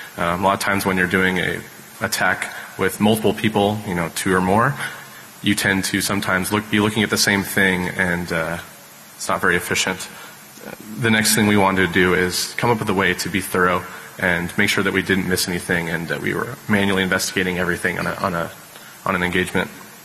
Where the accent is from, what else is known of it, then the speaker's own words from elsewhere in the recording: Seattle, Washington, United States; I'm from Seattle.